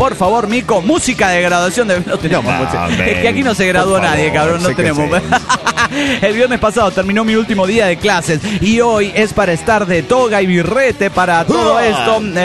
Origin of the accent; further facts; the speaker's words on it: Mexico City, Mexico; del DF Mexicano.